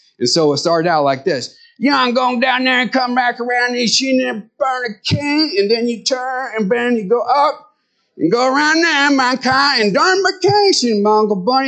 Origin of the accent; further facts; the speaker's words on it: Nebraska, United States; They would say, where is your accent from? And we would say, we're from Nebraska.